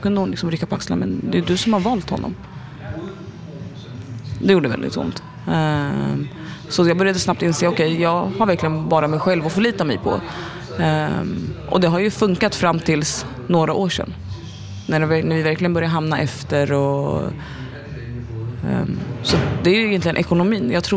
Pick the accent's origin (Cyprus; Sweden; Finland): Sweden; also born or lived in North Africa; Jag är född i Nordafrika. Jag kom till Sverige som väldigt liten. Uppvuxen i en väldigt liten stad, ungefär 20 mil utanför Stockholm. Uppvuxen i en väldigt konservativ familj, väldigt religiös familj.